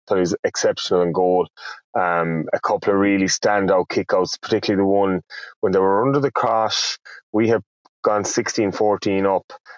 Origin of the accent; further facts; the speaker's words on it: Connacht, Ireland; not just because I'm from Galway